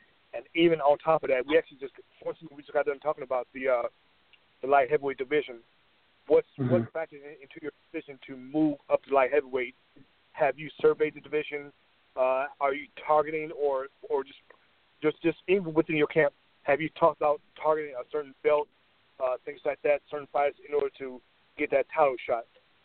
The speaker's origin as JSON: {"language": "English", "town": "Saginaw", "region": "Michigan", "country": "United States", "tie": "born or raised there", "said": "Real quick, just I'm originally from Saginaw, born and raised. But definitely I've been around the world with the military and stuff like that and everything."}